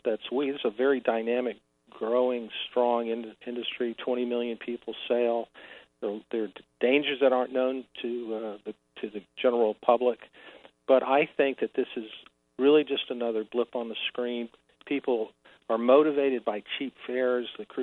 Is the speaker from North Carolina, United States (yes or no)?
no; New Orleans, Louisiana, United States; I'm from New Orleans originally. Went to law school there